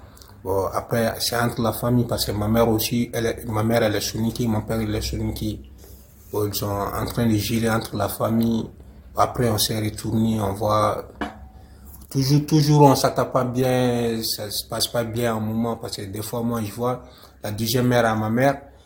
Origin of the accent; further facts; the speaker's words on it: Bamako, Mali; French is a second language; moved away; On a quitté le Mali, oui, vers Algérie.